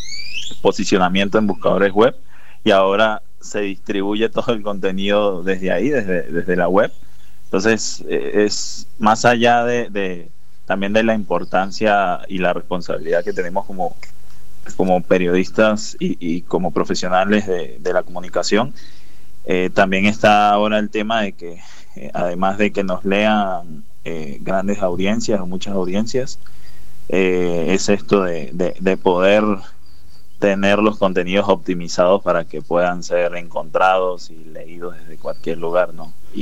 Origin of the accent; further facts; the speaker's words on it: Trujillo, Venezuela; Yo en Venezuela vengo de Trujillo, y Trujillo para mí es como cuna de muchas cuestiones relacionadas a la música